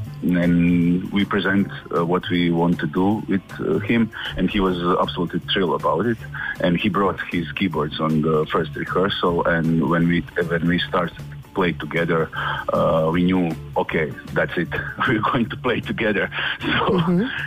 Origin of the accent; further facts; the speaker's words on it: Croatia; English is a second language; Okay, so we are band … from Croatia, Zagreb and Slavonski Brod.